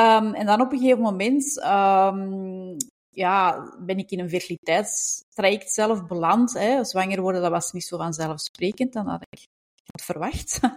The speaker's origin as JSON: {"language": "Dutch", "country": "Belgium", "said": "Ik kom uit België, dat hoor je ongetwijfeld. Ik woon in Antwerpen."}